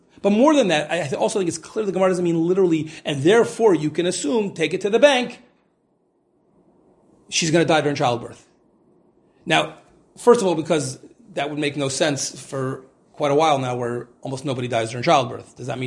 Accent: Cincinnati, Ohio, United States; when I was growing up, there was one case where I grew up in Cincinnati

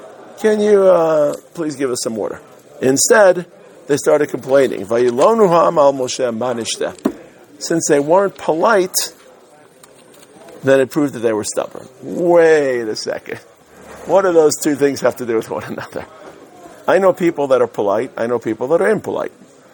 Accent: Brooklyn, New York, United States; I come from Brooklyn.

